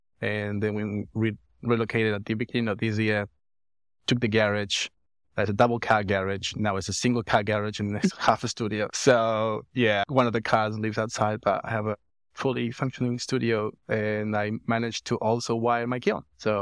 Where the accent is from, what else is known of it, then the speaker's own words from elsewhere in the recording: Argentina; So I was in Buenos Aires in Argentina. I'm originally from Argentina.